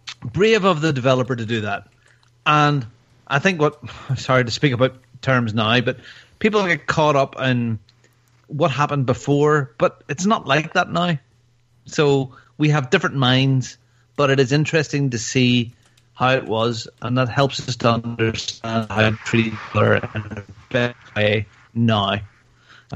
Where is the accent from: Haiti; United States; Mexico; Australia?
Mexico; northern Mexico; Thank God I'm from Northern Mexico.